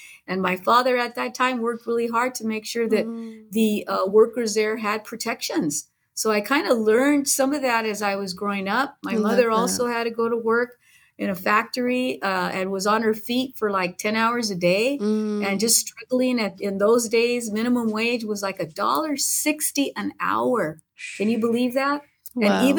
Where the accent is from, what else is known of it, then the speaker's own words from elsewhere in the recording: La Puente, California, United States; I grew up out in the San Gabriel Valley in LA County in a community known as La Puente, which is largely Latino, working class, immigrant, and, you know, community. And my parents were both immigrants.